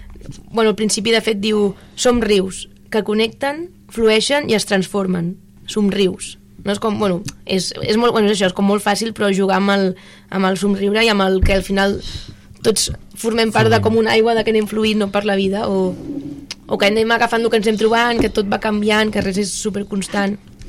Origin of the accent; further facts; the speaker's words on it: Sant Quirze, Catalonia, Spain; perquè jo soc de Sant Quirze